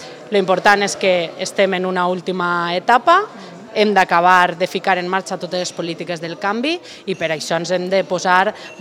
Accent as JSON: {"language": "Catalan", "region": "Valencian Community", "country": "Spain", "said": "allí ens tenen que reconèixer els nostres drets com a valencians i valencianes"}